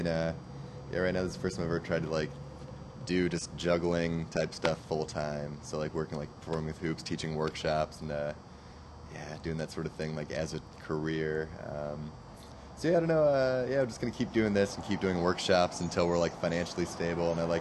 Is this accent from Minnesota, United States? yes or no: no; Omaha, Nebraska, United States; also born or lived in Portland; No, I'm from Omaha, Nebraska. Lived in Portland for a little over 2 years, though.